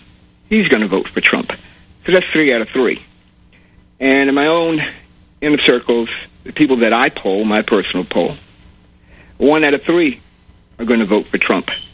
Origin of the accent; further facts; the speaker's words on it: United States; And on the outset, let me say that I am an American who happens to be black.